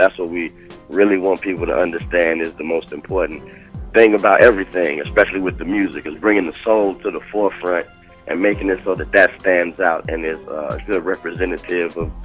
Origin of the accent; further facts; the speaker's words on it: Chicago, Illinois, United States; Well, me and my brother, you know, we real big basketball fans growing up in Chicago